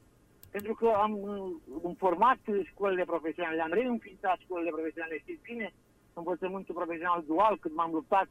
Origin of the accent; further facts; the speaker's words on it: Rogojelu, Gorj County, Romania; sunt un om care sunt din Gorj, sunt din zona din Rogojelu, deloc am crescut, am copilărit. Am învățat carte în Târgu Jiu, m-am întors în județ